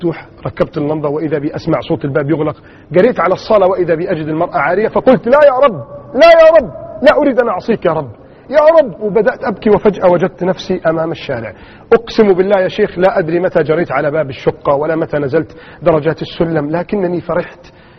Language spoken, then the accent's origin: Arabic; Egypt; عندنا في مصر